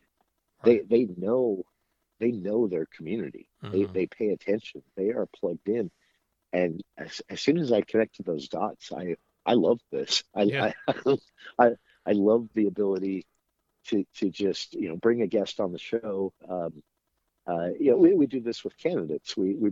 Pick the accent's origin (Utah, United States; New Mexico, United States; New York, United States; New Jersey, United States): Utah, United States; Logan; I was actually born right here in Cache Valley. I was born in Logan, Utah. I grew up here other than some time away for college and lived in another state for a bit, ended up back here.